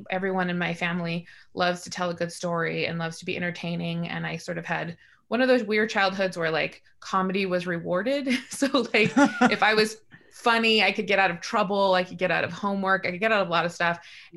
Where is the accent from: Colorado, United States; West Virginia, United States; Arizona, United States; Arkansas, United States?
Arizona, United States; Tucson; also born or lived in Phoenix / New Mexico; I was born in Phoenix, raised mostly in Tucson. I lived throughout New Mexico and Arizona.